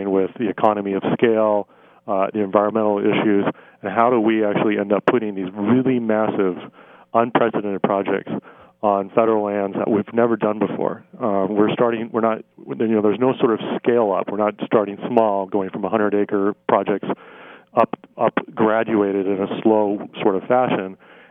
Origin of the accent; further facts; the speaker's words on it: the West, United States; You know, I grew up in the West, and there's a lot of sort of ecological issues.